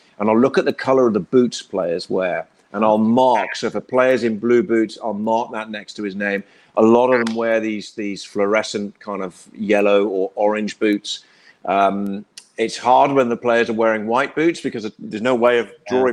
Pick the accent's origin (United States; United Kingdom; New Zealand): United Kingdom; England; I grew up watching football in England